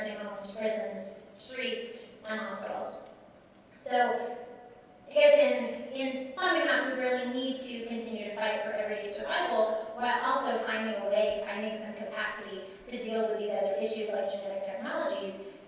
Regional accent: California, United States; I'm from California, and in the past two years, we've lost dental care, we've lost podiatry, other basic health services.

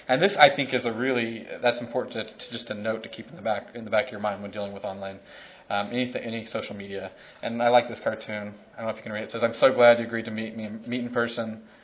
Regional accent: Texas, United States; I'm originally from Texas, and we did this work.

